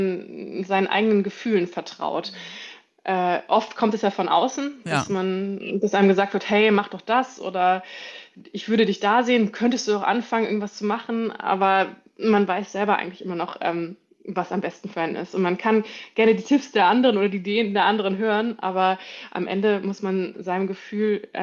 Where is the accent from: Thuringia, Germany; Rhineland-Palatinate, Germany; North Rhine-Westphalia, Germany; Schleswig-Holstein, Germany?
Schleswig-Holstein, Germany; Und dann kam ich aber zurück in meine Heimat, Nähe Kiel, und habe gemerkt, so mit dieser negativen Einstellung habe ich keine Freude mehr hier in Norddeutschland zu sein